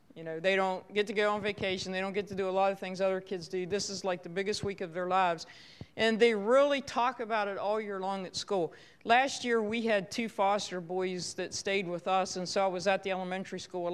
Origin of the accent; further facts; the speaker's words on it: Westernport, Maryland, United States; I actually was born and raised in Western Port, and when I grew up, it was a middle-class town. There was a lot of factories, a lot of jobs, and so there were a lot of families around.